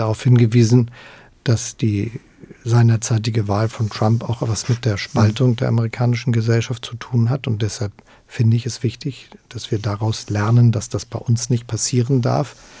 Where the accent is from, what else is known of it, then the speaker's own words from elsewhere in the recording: Germany; Und dafür müssen wir als Deutsche mittendrin in der EU auch Sorge tragen.